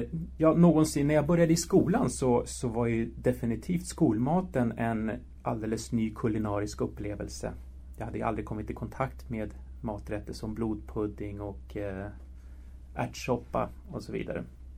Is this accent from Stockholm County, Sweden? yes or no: yes; Stockholm, Stockholm County, Sweden; Själv är jag född och uppvuxen i Stockholm, men mina bägge föräldrar kom hit från Madrid på 60-talet.